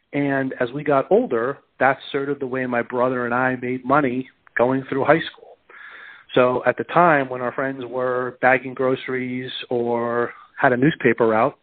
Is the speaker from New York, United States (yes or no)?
yes; Westchester, New York, United States; now in Las Vegas, United States; I grew up in Westchester, just north of Manhattan, about 20 minutes north of Manhattan.